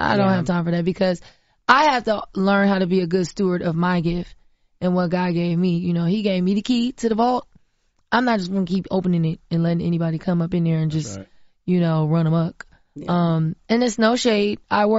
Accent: Florida, United States; I'm from Florida, from the South, grew up on a farm. I know what that feel like and what that look like.

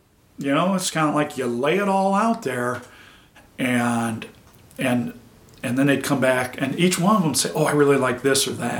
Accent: Missouri, United States; also born or lived in Nebraska; I grew up in North County and played on the banks of the Missouri River every day for I don't know how many years.

